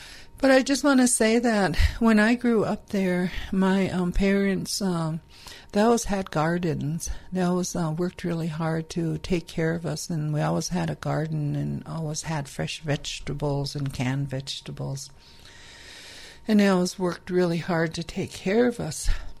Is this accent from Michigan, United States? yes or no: no; Cass Lake, Minnesota, United States; Now, I was born in the Mission area out north of Lake Andrusia in 1952. But we moved there from there when I was 6 months old. And we moved into town, into the south of the railroad tracks on the southeast end of Cass Lake